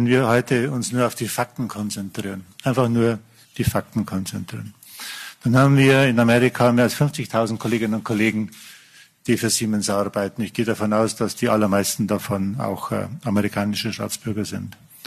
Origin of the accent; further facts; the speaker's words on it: Germany; Vielleicht sind wir Deutsche da ein bisschen empfindlich mit Mauern und Rassen.